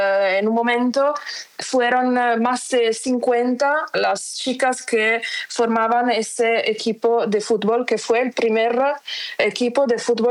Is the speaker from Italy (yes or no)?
yes; Italy; Spanish is a second language; soy italiana, periodista y escritora.